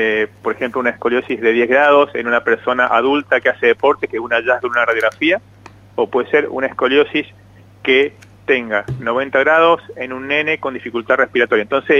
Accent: Mendoza, Argentina; moved away as an adult; soy mendocino, crecí ahí, me formé ahí. Me vine en julio del 2021, en plena cepa delta del COVID, a formarme en cirugía robótica.

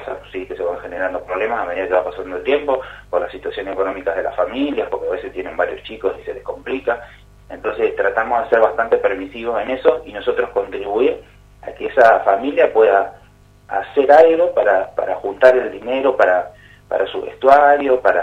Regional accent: Río Grande, Tierra del Fuego, Argentina; Sí, soy de acá de Río Grande, por suerte.

